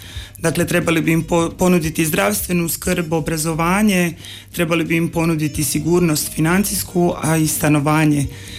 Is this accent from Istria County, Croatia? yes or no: no; Zagreb, City of Zagreb, Croatia; moved away as an adult; now in Vrlika, Croatia; imam 37 godina i ja sam kandidatkinja za gradonačelnicu grada Vrlike. Rođena sam i odrasla u Zagrebu, a prije 5 godina sam se preselila u grad Vrliku, gdje sam se udala i osnovala svoju obitelj.